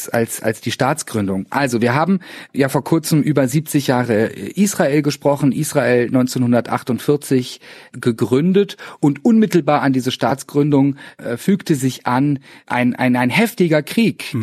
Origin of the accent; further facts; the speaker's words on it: Cologne, North Rhine-Westphalia, Germany; ich als Kölner, ein paar Monate brauchte zu verstehen.